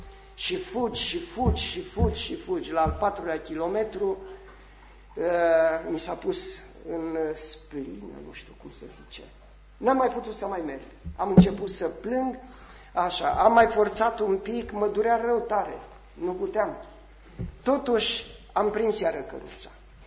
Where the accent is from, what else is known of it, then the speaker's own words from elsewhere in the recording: Bucharest, Romania; born there; Am stat primii 4 ani când m-am născut la București.